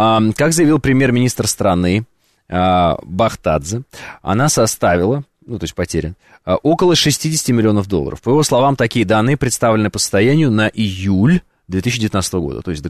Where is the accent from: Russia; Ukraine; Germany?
Russia; Я вот, например, россиянин … я вот в Грузию, например, если там идут протесты антироссийские, не поеду.